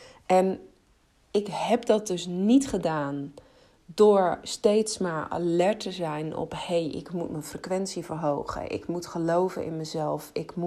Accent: Netherlands; oh, wat zijn wij Nederlanders, Belgen trouwens ook, goed in het onderdrukken van onze ware verlangens

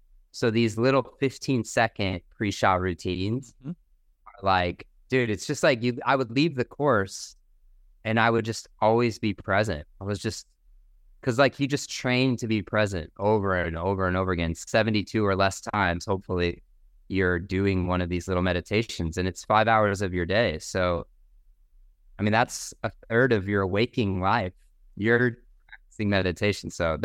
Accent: Washington, Missouri, United States; now in California, United States; But I grew up in the Midwest. I grew up in a small town in Missouri, like 10,000 people. Actually, our town, Washington, Missouri, was featured on 60 Minutes as Small Town America.

